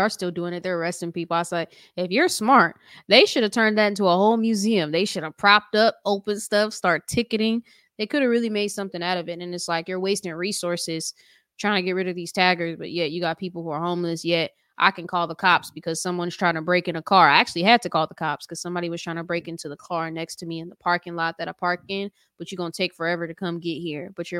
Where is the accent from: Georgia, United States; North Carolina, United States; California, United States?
California, United States; Long Beach; now in Los Angeles, United States; even though I grew up in Long Beach, I still come around, you know, every other week. But I live downtown in downtown L.A.